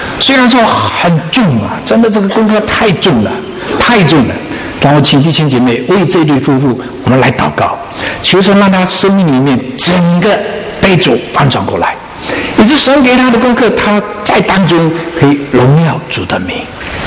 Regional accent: Fuqing, Fujian, China; 我第一次知道在我们福清的老家有一个弟兄过世

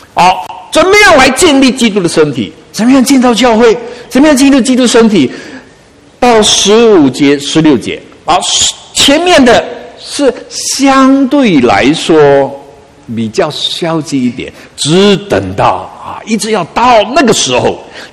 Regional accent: Fuqing, Fujian, China; 我们福建人也有讲闽南话的，福建的南边是闽南话，就是在我们福清都很多人讲闽南话啊。

